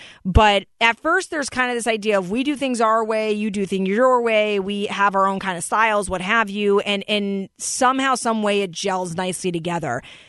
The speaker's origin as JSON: {"language": "English", "town": "Fairfield", "region": "Connecticut", "country": "United States", "tie": "born or raised there", "said": "I was a Fairfield resident. I grew up in Fairfield. So, and I would take the train to Laurelton and back from the Fairfield, downtown Fairfield train station."}